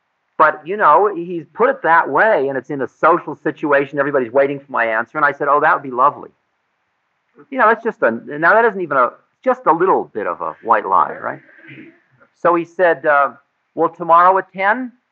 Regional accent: United States; And they see me come in with this important official, and I'm an American.

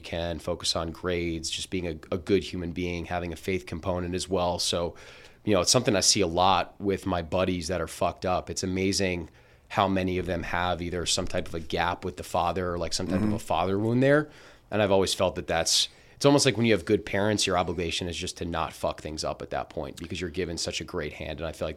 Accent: Princeton, New Jersey, United States; I grew up in Princeton, New Jersey. I grew up about 10 minutes away from Princeton University's campus. So really nice town.

